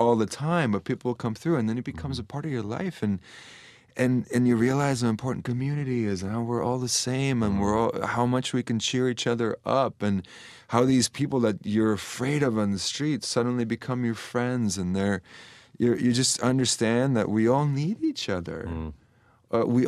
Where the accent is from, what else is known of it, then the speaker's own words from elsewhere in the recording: Estonia; Growing up in Estonia, in Soviet Union